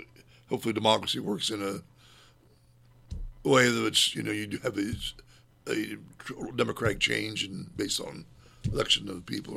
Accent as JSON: {"language": "English", "town": "Canton", "region": "Ohio", "country": "United States", "said": "I'm originally from the Canton area, so McKinley was from Canton."}